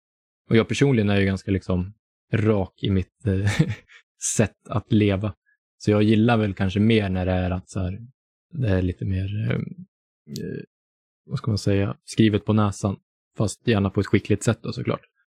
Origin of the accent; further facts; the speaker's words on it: Sweden; som svensk är det ganska, det skulle vara intressant att prata med en amerikan om hur de tolkar det här språket